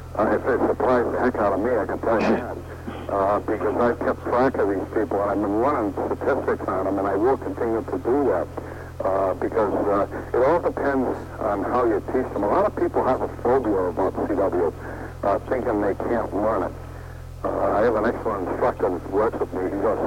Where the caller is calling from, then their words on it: Franklin, Massachusetts, United States; I'm calling from outside of Boston, Massachusetts, in a small town called Franklin.